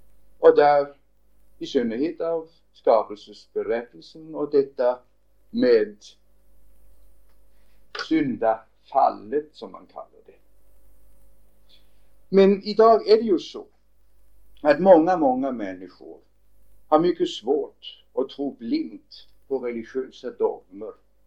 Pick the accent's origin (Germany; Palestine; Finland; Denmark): Denmark; Swedish is a second language; jag är dansk